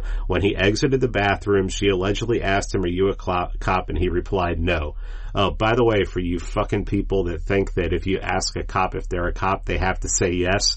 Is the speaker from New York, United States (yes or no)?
yes; New York City, New York, United States; I grew up in New York City.